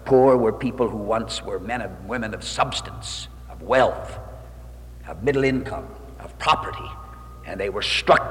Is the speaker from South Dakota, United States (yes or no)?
yes; South Dakota, United States; also born or lived in Minnesota; how come that you could grow up in Minnesota and South Dakota, born and raised in South Dakota, your higher education in Minnesota